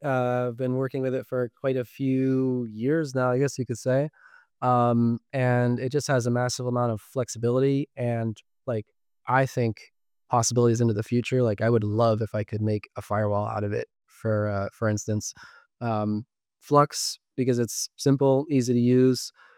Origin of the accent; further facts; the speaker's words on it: New Hampshire, United States; Well, I am from New Hampshire originally, where I'm coming to you from now.